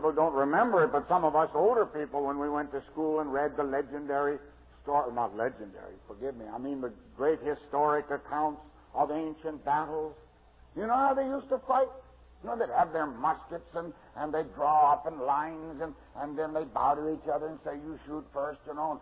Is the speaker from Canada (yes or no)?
yes; Canada; I'm a Canadian, I was raised and schooled in Canada. I remember as a boy in Canada